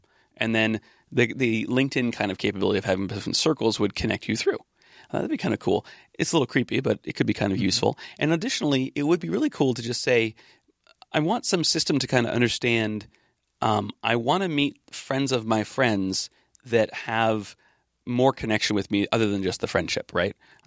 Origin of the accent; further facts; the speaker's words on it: California, United States; I was born and raised in the Santa Cruz Mountains.